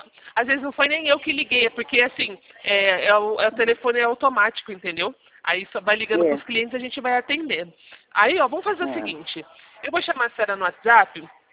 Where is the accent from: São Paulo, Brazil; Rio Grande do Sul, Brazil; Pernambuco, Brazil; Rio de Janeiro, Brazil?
São Paulo, Brazil; São Carlos; Eu também sou daqui de São Carlos.